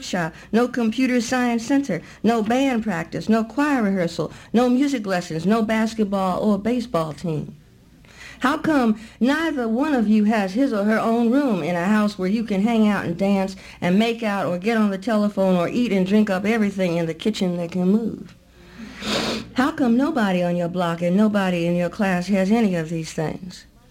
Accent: Brooklyn, New York, United States; moved away; I come from Brooklyn, and I grew up fighting, and I grew up and I got out of Brooklyn

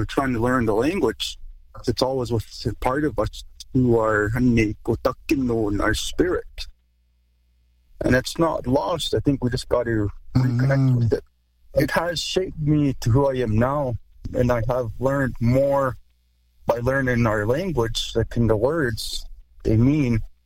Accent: Alberta, Canada; I'm from the Blood Tribe, and I come from Small Blankets or Small Robes clan. Well, I'm not fluent, but I know some Blackfoot.

